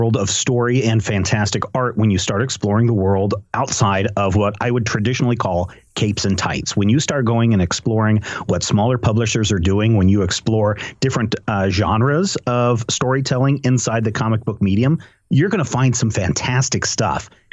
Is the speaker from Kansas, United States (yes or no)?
yes; Topeka, Kansas, United States; And when I was a young warthog growing up in Topeka, Kansas, I would go to the local comic shop there.